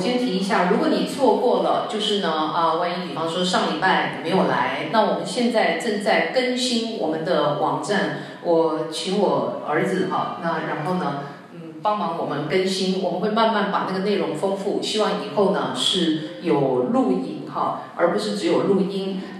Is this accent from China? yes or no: no; Taiwan; 因为我自己本身从台湾来的。